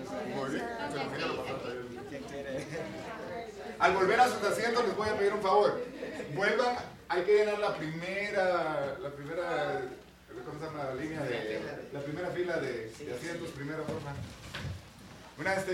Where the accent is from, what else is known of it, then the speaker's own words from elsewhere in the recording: Guatemala; now in Postville, United States; Soy originario de Guatemala. Así es que voy a poner mi punto acá. Nací en Guatemala y ahorita estoy viviendo en el noreste de Iowa, como por aquí perdido en medio del país.